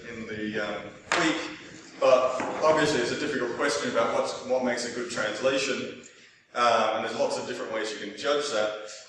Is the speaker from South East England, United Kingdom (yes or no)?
yes; Oxford, South East England, United Kingdom; I'm actually from Oxford, but I've stolen these slides from Chris Dyer, hence the advertising for Carnegie Mellon University.